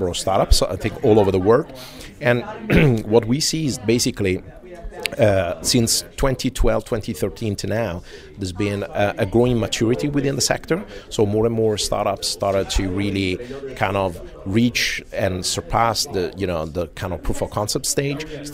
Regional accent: Italy; English is a second language; Yeah. You know, I'm from Europe, specifically Italy, although I travel quite a bit.

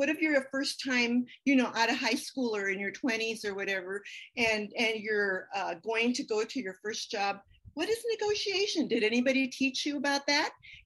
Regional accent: San Jose, California, United States; I come from San Jose, California, now known as, it was known as San Jose then, it's now Silicon Valley.

